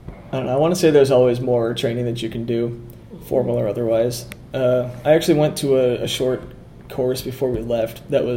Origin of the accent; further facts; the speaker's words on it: Northern Ireland, United Kingdom; Like, I'm from Northern Ireland.